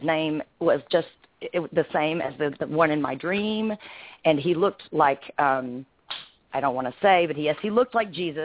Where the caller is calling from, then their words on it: Arkansas, United States; I'm in Arkansas.